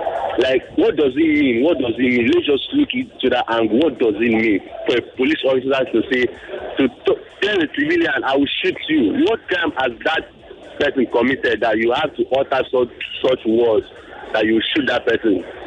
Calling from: Ijora, Lagos, Nigeria; I'm calling from Ijora.

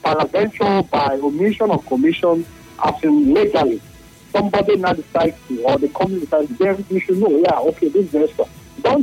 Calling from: Port Harcourt, Rivers, Nigeria; I'm calling from Port Hackett.

